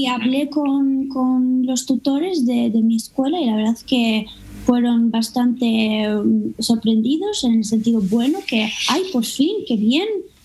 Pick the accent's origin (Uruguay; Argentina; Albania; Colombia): Albania; Y justo durante mi adolescencia ahí en Albania hice todo posible para conocer personas que vivían en España o tenían alguna ligación con España